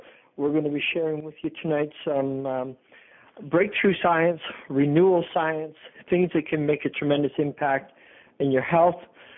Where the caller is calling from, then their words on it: Toronto, Ontario, Canada; I'm calling in from Toronto.